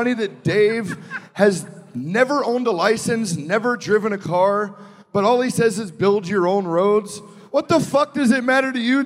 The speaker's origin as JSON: {"language": "English", "town": "Louisville", "region": "Kentucky", "country": "United States", "said": "You guys know me. … from … I'm from Louisville, Kentucky."}